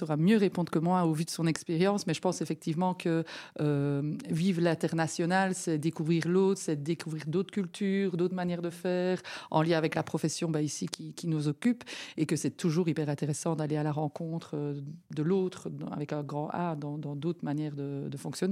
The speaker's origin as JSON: {"language": "French", "town": "Malmedy", "region": "Wallonia", "country": "Belgium", "said": "mais moi, personnellement, je viens de Malmedy où on fête le Quarmé"}